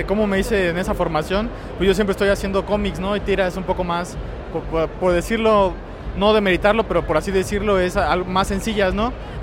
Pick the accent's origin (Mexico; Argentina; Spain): Mexico; State of Mexico; No, yo soy del Estado de México